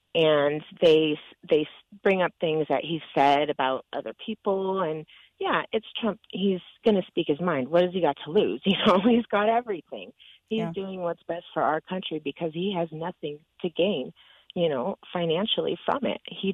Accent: Fallon, Nevada, United States; About 10 years ago, I grew up in Fallon, and I was the only one in my government class.

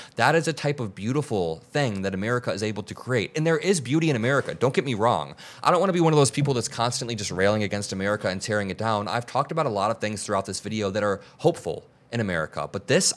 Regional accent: Indiana, United States; There are so many doctors, dentists, heart surgeons, just where I grew up in Northwest Indiana that are immigrants.

